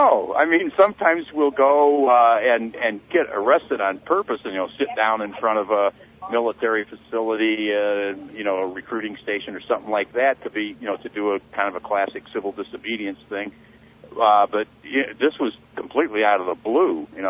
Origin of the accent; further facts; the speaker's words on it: Toledo, Ohio, United States; I'm from Toledo, Ohio.